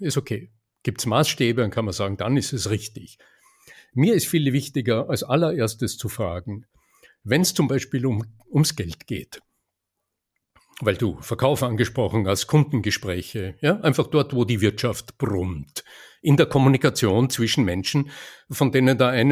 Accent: Austria; accent: Austrian; bei mir ist es so ein österreichisches Melos in der Stimme, also dieses, was mich eindeutig als Ösi identifiziert.

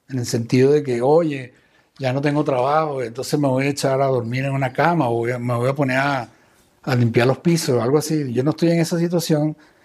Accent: Venezuela; Quizás esta coyuntura nos haga entrar en conciencia como venezolanos de que nosotros podemos llegar mucho más allá

